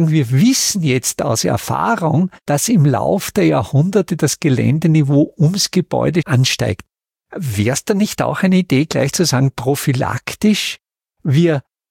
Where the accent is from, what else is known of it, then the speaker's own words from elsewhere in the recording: Austria; Wo ich jetzt neugierig bin als Österreicher, ich komme ja aus der Gebirgsregion Österreich